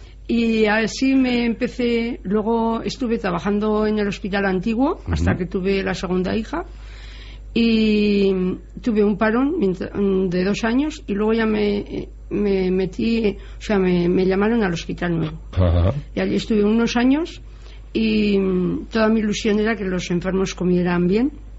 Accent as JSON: {"language": "Spanish", "town": "Navascués", "region": "Navarre", "country": "Spain", "also_born_or_lived": "Zaragoza", "said": "Yo soy de Navascués. Y a los 18 años nos tuvimos que venir a Tudela, que entonces era como si te irías de punta a punta de España, por motivos de trabajo de mi padre. Y luego yo estuve en Zaragoza hasta los 20 años, de 18 a 20 estuve en Zaragoza"}